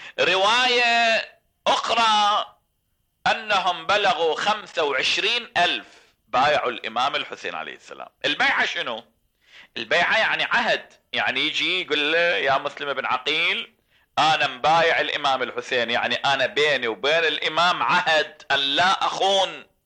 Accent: Iraq; أنا عراقي

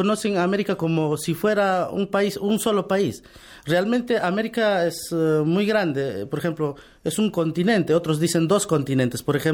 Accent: Peru; nosotros somos de Perú y hay unas ciudades antiguas ahí, como es Caral, y muchas culturas en Perú, Guaral.

